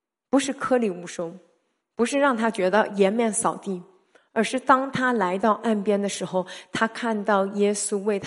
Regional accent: Northeast China, China; 我们东北人说这个人都不算兄弟

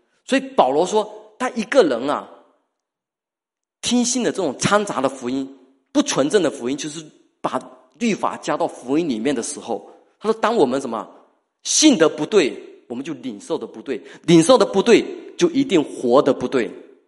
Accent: Fujian, China; 什么爱表盖牙，听得懂吗？我们福建人都懂，爱拼才能赢啊

